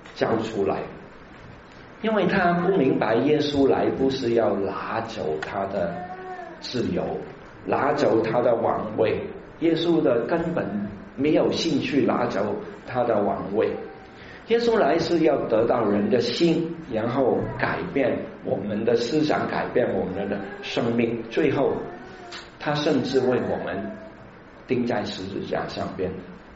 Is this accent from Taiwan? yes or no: no; China; 我们中国人有一句话叫放火烧天徒劳无功